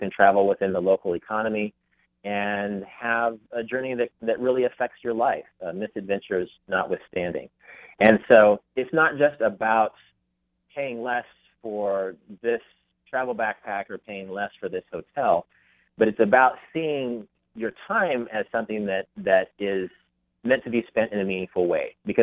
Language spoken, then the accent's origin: English; Kansas, United States; I grew up in Kansas, which is right in the middle of the country. Not necessarily everybody in Kansas has a passport.